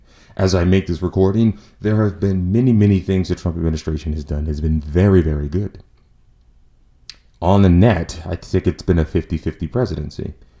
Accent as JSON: {"language": "English", "town": "Charleston", "region": "South Carolina", "country": "United States", "tie": "born or raised there", "said": "because in the days I grew up in Charleston, two branches of the armed forces dominated."}